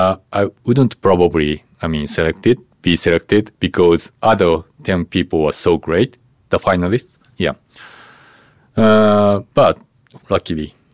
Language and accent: English; Nagano, Japan; born there; English is a second language; I was born in Nagano Prefecture in Japan. We have a lot of beautiful mountains and lakes or rivers. And that area is not so, populated.